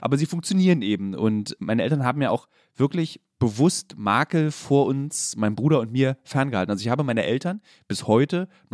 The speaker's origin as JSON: {"language": "German", "region": "Berlin", "country": "Germany", "tie": "born or raised there", "said": "du bist ja als Berliner gewöhnt, im Radius von 5 Minuten deiner Schule zur Schule zu gehen."}